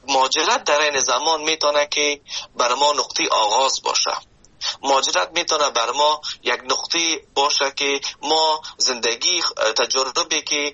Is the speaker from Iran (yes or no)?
no; Afghanistan; now in Canada; من از افغانستان به کانادا آمدم